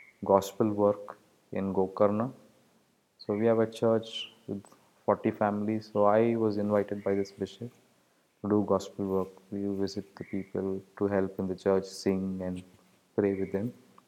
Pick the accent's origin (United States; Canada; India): India; the artist here. I'm from India and I live in Karnataka, southern part of the India, West Coast.